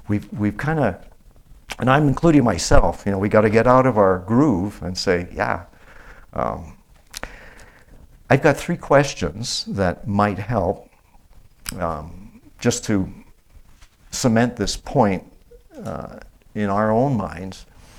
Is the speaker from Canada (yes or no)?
yes; Quebec, Canada; As many of you know, I grew up in Quebec, and Canada is a bilingual country.